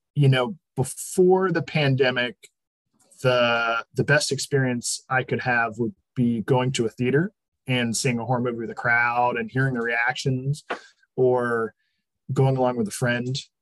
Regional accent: New England, United States; Growing up in New England, I'm accustomed to a certain level of breathtaking fall splendor.

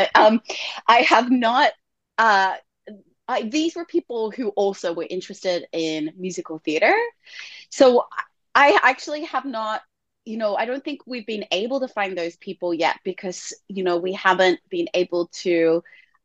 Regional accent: Sydney, New South Wales, Australia; growing up in Australia, in Sydney

